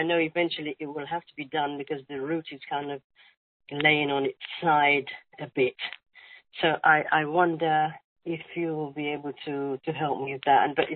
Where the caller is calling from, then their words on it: London, United Kingdom